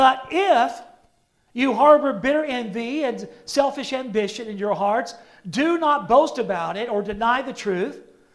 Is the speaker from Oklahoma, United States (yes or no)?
yes; Oklahoma, United States; when I found out this guy was from Oklahoma, my home state